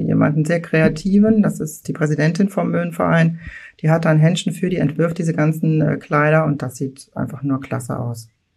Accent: Mülheim-Kärlich, Rhineland-Palatinate, Germany; Mülheim-Kärlich ist eine Hochburg, also mein Heimatort.

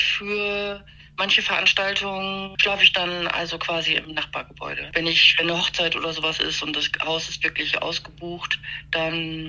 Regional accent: Lower Saxony, Germany; haben sich dann nochmal in Ostfriesland einen Hof gekauft, wo den meine Eltern übernommen haben, wo ich aufgewachsen bin.

